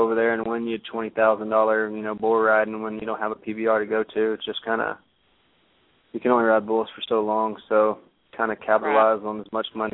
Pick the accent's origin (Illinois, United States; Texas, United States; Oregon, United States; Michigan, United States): Texas, United States; Houston; And then when I won the Houston Rodeo, just because it's my hometown, and it was in the Astrodome, and growing up, you know